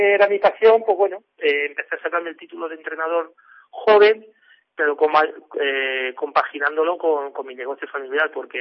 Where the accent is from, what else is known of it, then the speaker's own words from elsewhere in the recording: Humanes, Community of Madrid, Spain; ahora puedo presumir de que soy de Humanes y he podido salir fuera a perseguir el sueño que tanto teníamos muchos de los niños que vivíamos allí en Humanes